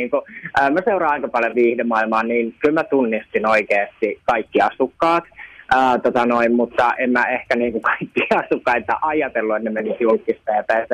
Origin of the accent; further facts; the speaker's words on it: Turku, Southwest Finland, Finland; Siis ihan yksinkertainen syy on se, että mä oon Turusta.